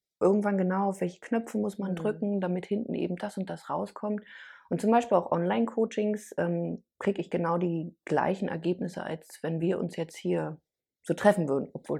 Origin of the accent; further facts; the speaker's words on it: Berlin, Germany; also ich komme ja aus Berlin, Großstadt